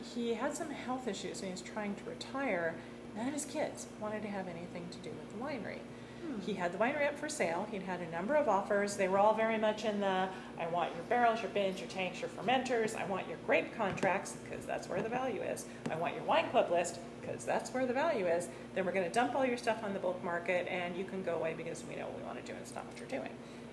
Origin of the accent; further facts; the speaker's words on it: Bay Area, California, United States; And growing up in the Bay Area and cutting my teeth on Napa wines, I've always loved wine